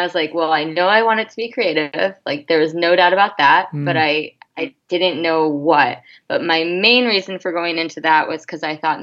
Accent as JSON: {"language": "English", "town": "Bowling Green", "region": "Ohio", "country": "United States", "tie": "born or raised there", "also_born_or_lived": "Toledo / Florida", "said": "Grew up in Ohio. I was born in Florida, but grew up in Ohio, Bowling Green specifically. Was there until about the fourth grade, and then I moved to Toledo, Ohio. So still stayed in Ohio until after high school."}